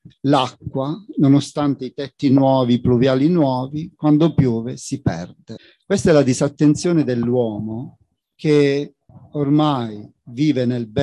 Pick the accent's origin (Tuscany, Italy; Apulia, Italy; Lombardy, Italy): Apulia, Italy; Altamura; also born or lived in Turin; io sono nato a Torino, ma i primi anni di adolescenza ad Altamura, la città, oggi la città è diventata grande, zona industriale